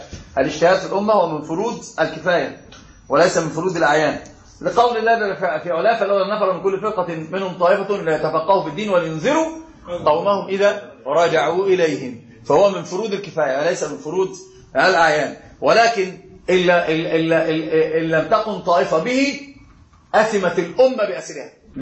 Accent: Egypt; ولأن طبعا أنا أقول أنا مصري

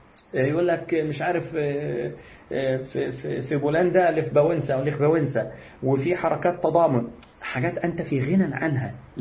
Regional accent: Egypt; وإحنا عشان مصريين فبنقول جيم

